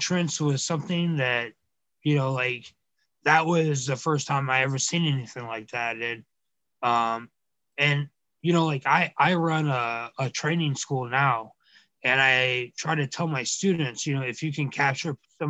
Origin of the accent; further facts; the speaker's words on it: Georgia, United States; which was fine by me because I was from Cobb County, Georgia anyway, you know.